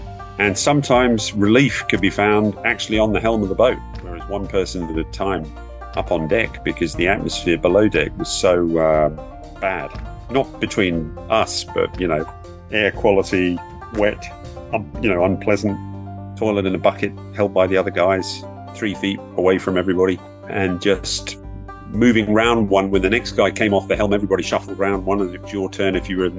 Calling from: South Australia, Australia; I'm in South Australia, so I'm sort of middle of Australia at the bottom.

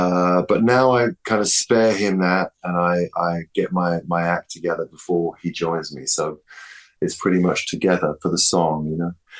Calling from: California, United States

